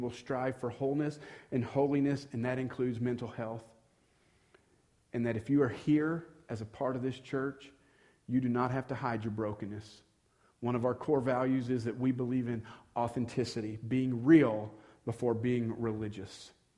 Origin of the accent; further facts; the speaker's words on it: the South, United States; But you know, I'm old school. I grew up in the South as a Baptist.